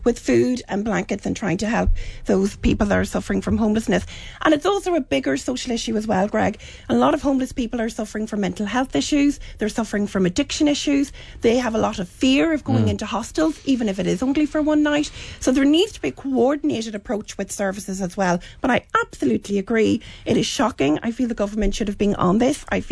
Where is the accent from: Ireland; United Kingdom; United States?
Ireland; I think it's very important for us as Irish people that we are standing in solidarity with the French people.